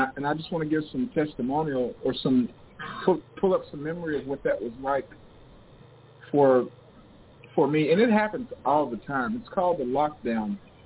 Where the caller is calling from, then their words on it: Portland, Oregon, United States; I'm calling in from Portland, Oregon.